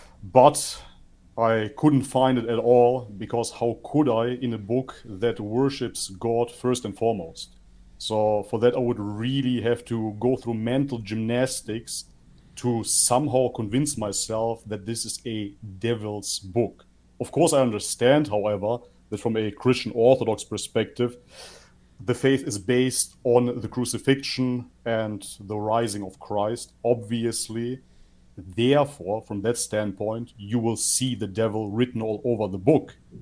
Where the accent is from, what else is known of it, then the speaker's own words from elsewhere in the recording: Germany; yes, my parents are from Macedonia. I grew up in Germany.